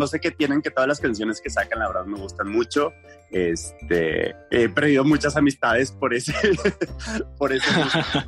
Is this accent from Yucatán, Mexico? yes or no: no; Torreón, Coahuila, Mexico; Soy de aquí de Torreón.